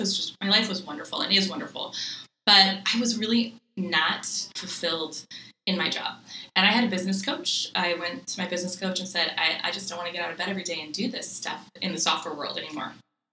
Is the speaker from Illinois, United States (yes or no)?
no; Lakewood, Washington, United States; I grew up south of Tacoma, but I still call myself a Seattleite. So I grew up in the city of Lakewood, Washington.